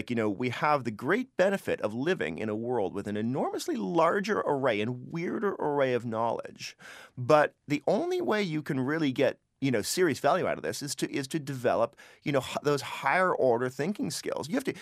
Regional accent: Canada; people ask me, I'm a Canadian.

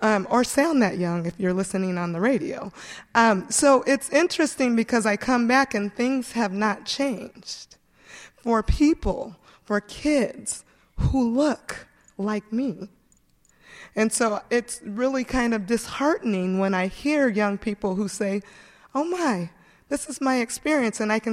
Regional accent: Eugene, Oregon, United States; Well, I grew up here in Eugene. My family came when I was 2 years old.

